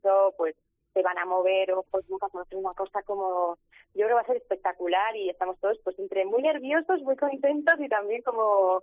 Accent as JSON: {"language": "Spanish", "region": "Navarre", "country": "Spain", "said": "yo estoy muy orgullosa de ser de Navarra y de mi tierra"}